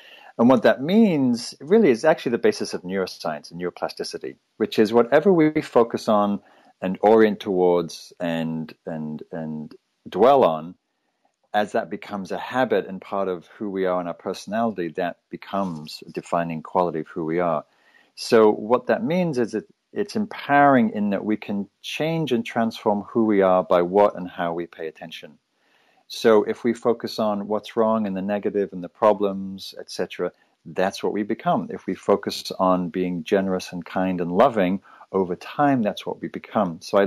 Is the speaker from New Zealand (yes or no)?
no; England, United Kingdom; also born or lived in London; I was born in England, raised in Northern England, and discovered Buddhism when I was a punk rocker in London in the early 80s